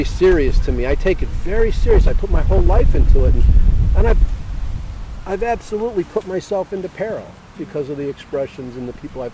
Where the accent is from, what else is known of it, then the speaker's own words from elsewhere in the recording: Chicago, Illinois, United States; the street art, when I grew up in Chicago, it was a communication.